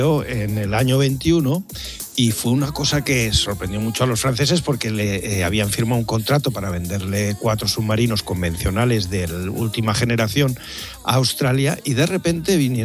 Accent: Castejón de Sos, Aragon, Spain; Nunca he dejado de estar censado en mi pueblo, en Castejón de Sos.

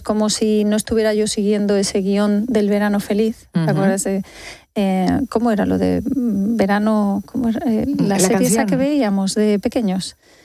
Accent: Castilla-La Mancha, Spain; Yo vengo de un pueblo de Castilla-La Mancha y se trabajaba en el campo

